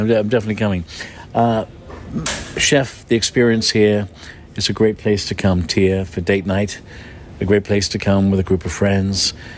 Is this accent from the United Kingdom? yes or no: yes; England, United Kingdom; And chef, being an Irish Englishman, I grew up on a diet of Indian food.